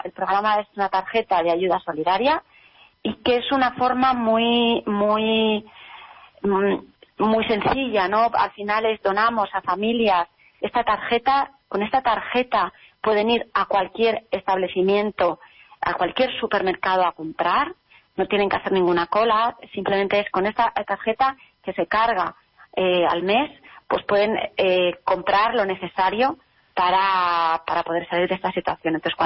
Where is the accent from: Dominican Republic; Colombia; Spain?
Spain; Entonces yo quisiera llamar a esa marea de generosos, que seguro que lo somos muchos los españoles